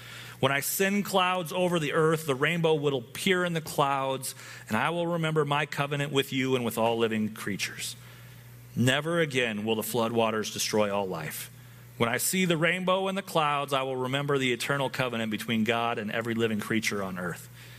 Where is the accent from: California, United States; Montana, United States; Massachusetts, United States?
Montana, United States; Glendive; There's a creation museum in my hometown. It's awesome. Go there sometime. Like, Glendive is terrible. It's appropriately named.